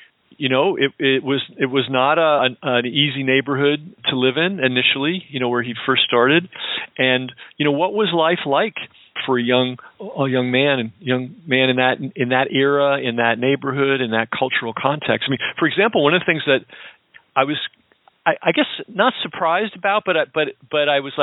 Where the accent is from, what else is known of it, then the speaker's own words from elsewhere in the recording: Bronx, New York, United States; I mean, I grew up in the Bronx. You can't be a fool in the Bronx.